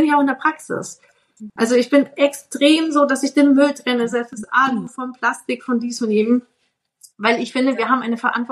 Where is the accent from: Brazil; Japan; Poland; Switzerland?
Japan; now in Germany; Ich bin halt Japanerin und ich schwitze tatsächlich gar nicht so viel.